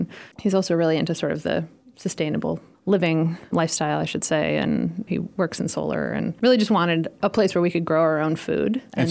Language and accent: English; Hatfield, Massachusetts, United States; I grew up in Hatfield, so I'm not coming from that far away, but grew up in a farming community. My grandfather and family grew up as farmers, tobacco, cucumbers, onions, doing the whole Hatfield Meadows thing.